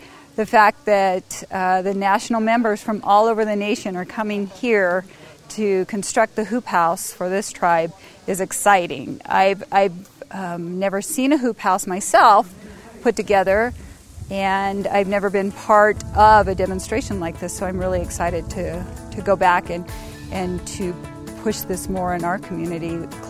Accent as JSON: {"language": "English", "town": "Alturas", "region": "California", "country": "United States", "said": "I am from Modoc County, Alturas, California."}